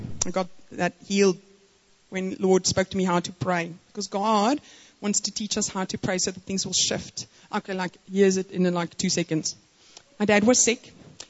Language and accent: English; South Africa; And he's like, South Africa. And I was like, Exemos, I could see, because he's such a gentleman, and I thought, you must be from my country.